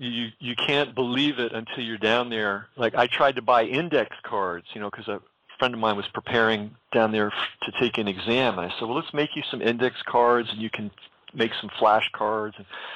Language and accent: English; New York City, New York, United States; And I was a music fan. I grew up in New York City, so I thought I knew everything.